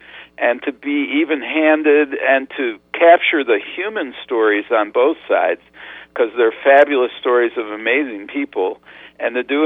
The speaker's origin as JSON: {"language": "English", "town": "Rochester", "region": "New York", "country": "United States", "tie": "born or raised there", "said": "I grew up in Rochester, New York, and I liked stories"}